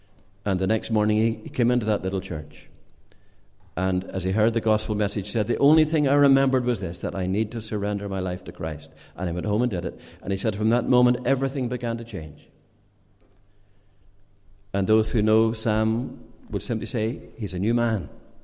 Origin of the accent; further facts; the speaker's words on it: Northern Ireland, United Kingdom; I come from County Antrim, and near to where I live, there's a lot of hill sheep farming.